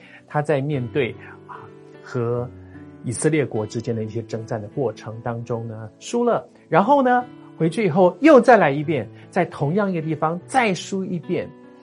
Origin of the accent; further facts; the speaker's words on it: Taiwan; 你知道我们在台湾长大的孩子呢